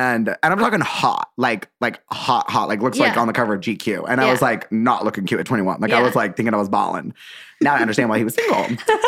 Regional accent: Utah, United States; Like I like was raised Mormon, I grew up in Utah.

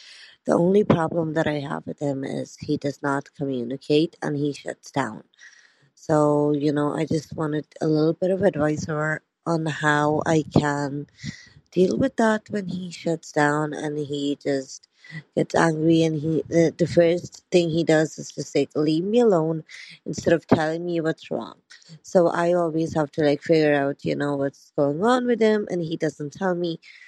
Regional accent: India; I'm from India.

